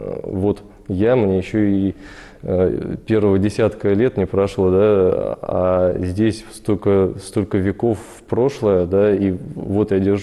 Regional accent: Kaluga, Kaluga Oblast, Russia; да, да, я калужанин коренной.

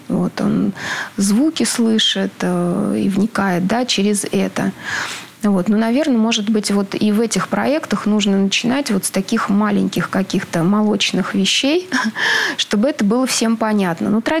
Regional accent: Spassk, Russia; Я сама уроженка города Спасска.

